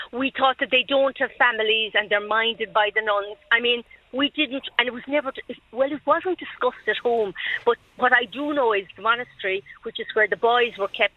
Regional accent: Tralee, County Kerry, Ireland; I mean, I'm from Tralee. I live in Tralee.

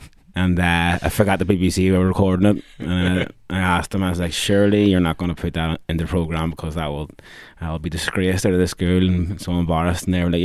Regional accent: Belfast, Northern Ireland, United Kingdom; Growing up in West Belfast

